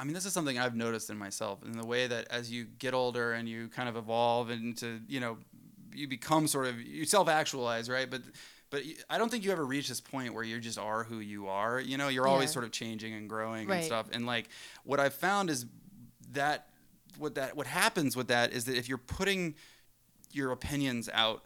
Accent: the South, United States; I went to a Christian school growing up in the South, like a Baptist high school.

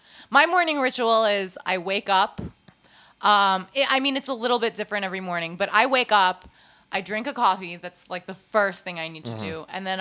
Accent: New York City, New York, United States; I grew up in New York City, like, where you don't need a car to get places.

